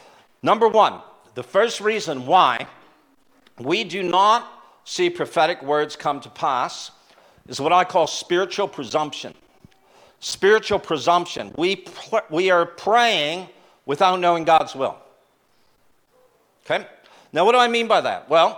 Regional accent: Canada; We come from Canada.

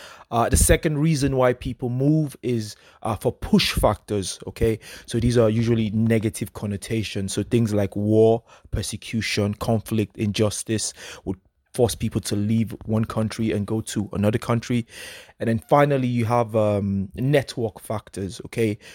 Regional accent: Lagos, Nigeria; also born or lived in Jos; So I was born in Jos, but then my parents moved to Lagos, you know, where Yoruba. My parents are actually from Kwara State, Irepoduro Local Government, Oko, to be precise.

